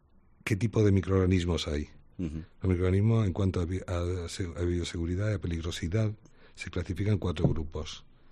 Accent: Andalusia, Spain; yo como andaluz he convivido mucho con ella

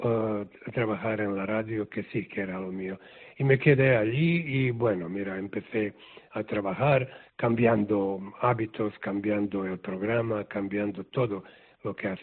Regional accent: Sarajevo, Federation of Bosnia and Herzegovina, Bosnia & Herzegovina; Spanish is a second language; soy de Sarajevo, porque nací en Sarajevo, porque estoy enamorado en Sarajevo, porque pienso que Sarajevo es única ciudad de este tipo, un Jerusalén de Europa, donde vivíamos juntos

